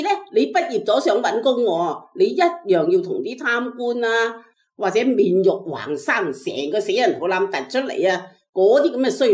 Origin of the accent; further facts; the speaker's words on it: Hong Kong; 而家对付我哋香港人，喐一喐就话你犯国安法。